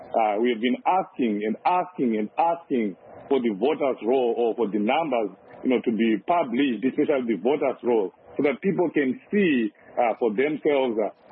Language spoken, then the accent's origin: English; Highfield, Harare, Zimbabwe; I grew up in Highfield, born and bred in Highfield.